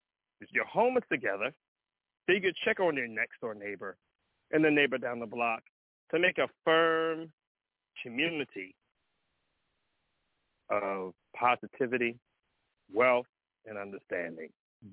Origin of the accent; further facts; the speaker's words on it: Compton, California, United States; Stand up, California, because I love it. San Diego, because I'm from Compton.